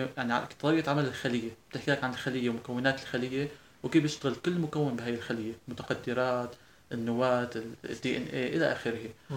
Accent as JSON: {"language": "Arabic", "country": "Syria", "said": "يعني ما بس موجودة عندنا بسوريا"}